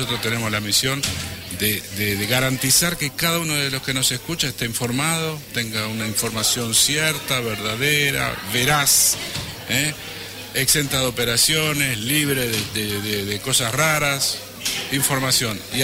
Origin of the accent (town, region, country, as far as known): Argentina